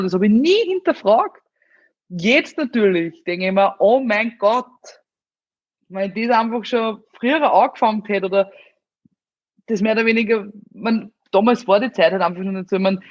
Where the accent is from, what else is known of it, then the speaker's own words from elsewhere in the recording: Amstetten, Lower Austria, Austria; Ich bin ja aus Amstetten, da gibt es die Stadthalle und da gibt es ein Restaurant drinnen und das haben damals meine Großeltern geführt